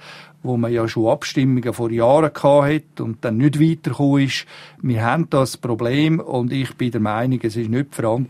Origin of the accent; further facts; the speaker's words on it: Glarus, Switzerland; Ich komme ja eigentlich als Glarner aus dem Gebiet von der Wasserkraft, erneuerbare Energie.